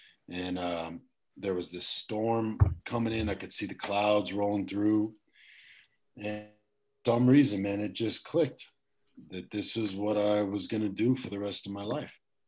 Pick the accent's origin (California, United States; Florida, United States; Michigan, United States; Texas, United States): Texas, United States; El Paso; also born or lived in Austin; Yeah, I'm from Texas. I grew up in a city called El Paso. There's not a lot going on in El Paso, so I got out of there as soon as I could.